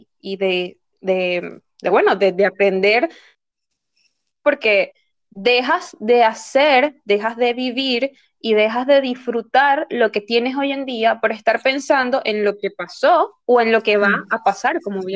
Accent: Venezuela; moved away; porque yo me fui de Venezuela y él estaba allá

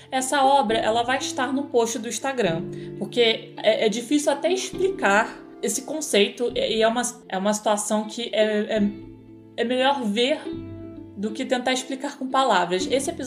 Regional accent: Petrópolis, Rio de Janeiro, Brazil; eu tava no Rio, eu sou de Petrópolis. O pessoal daqui de Petrópolis não gosta de falar que é interior, né?

